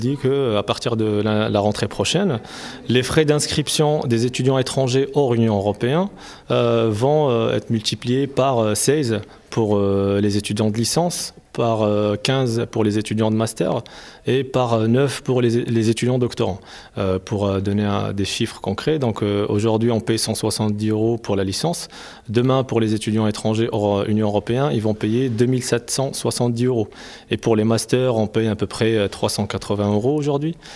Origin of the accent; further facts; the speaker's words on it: Morocco; je suis marocain